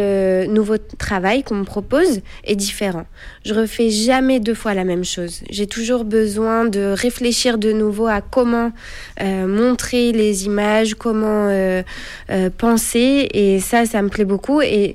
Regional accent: Paris, Île-de-France, France; born there; j'ai 36 ans, je suis née à Paris et je vis encore à Paris.

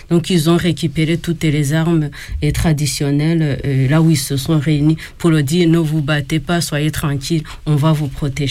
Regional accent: Bisesero, Western Province, Rwanda; je peux mettre le génocide dans chez nous à Bicesero en trois parties

